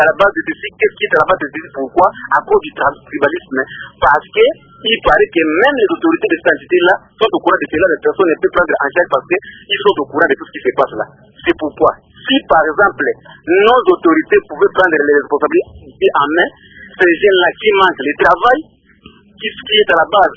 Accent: DR Congo; Nous sommes Congolais, nous sommes tous Congolais

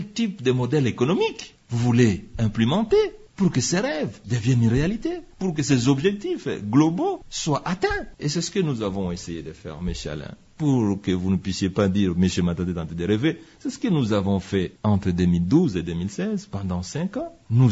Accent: Kindu, Maniema, DR Congo; born there; située dans ma ville natale de Kindu

